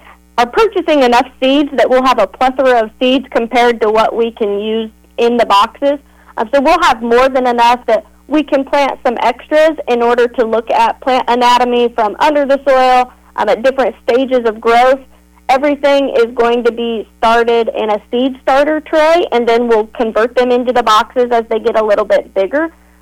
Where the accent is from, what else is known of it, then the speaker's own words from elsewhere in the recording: Rossville, Indiana, United States; I graduated from Rossville, so Clinton County, born and raised, right?